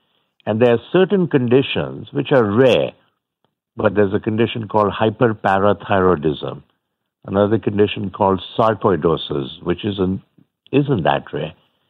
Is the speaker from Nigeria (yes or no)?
no; India; I remember growing up in India, my grandparents always gave me almonds